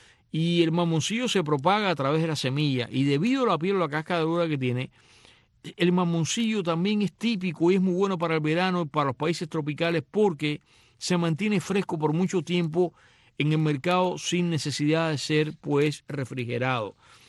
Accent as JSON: {"language": "Spanish", "town": "Varadero", "region": "Matanzas", "country": "Cuba", "tie": "born or raised there", "said": "Yo me recuerdo tan de niño en Varadero, en Matanzas, en mi infancia, en los años 60, estar sentado en la arena"}